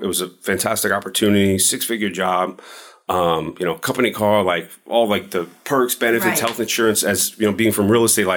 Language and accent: English; New York, United States; moved away as an adult; now in Austin, United States; I'm originally from New York. So I was a real estate broker for 10 years. When I was 32, I decided, you know what? I want to change. I was tired of the cold weather. Picked up my stuff and moved to Austin, Texas.